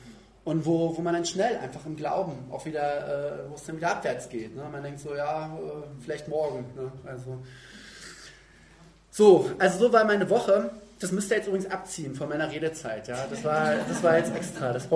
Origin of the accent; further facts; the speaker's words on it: East Germany, Germany; meine einzigen Erfahrungen immer so Westpakete, die vielleicht so einmal im Jahr bei uns im Osten eingetroffen sind.